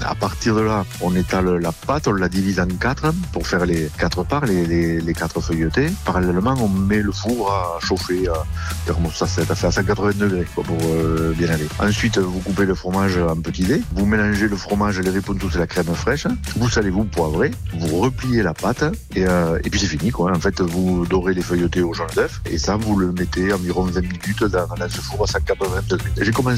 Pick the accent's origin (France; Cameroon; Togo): France; Occitanie; En fait, moi je suis originaire du Tarn